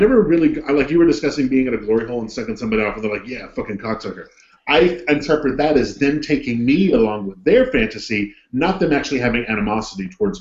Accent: Columbus, Georgia, United States; accent: southern; It's the thick Columbus, Georgia backwoods accent that tends to come forw

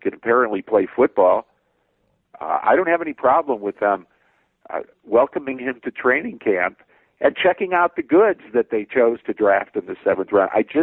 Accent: Cleveland, Ohio, United States; this will be a defining event for my hometown, you know, your hometown, for Cleveland, for a decade, if not more.

